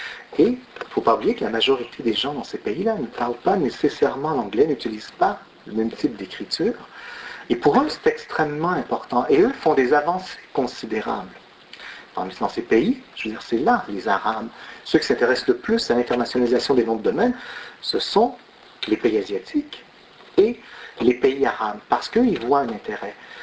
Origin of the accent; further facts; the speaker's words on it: Quebec, Canada; Imaginez, on est Québécois, je veux dire.